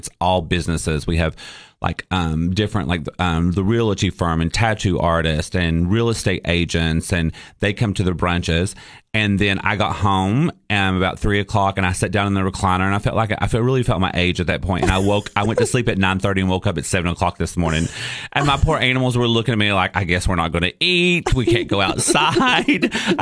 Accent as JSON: {"language": "English", "region": "Kentucky", "country": "United States", "tie": "born or raised there", "said": "So I grew up in Eastern Kentucky"}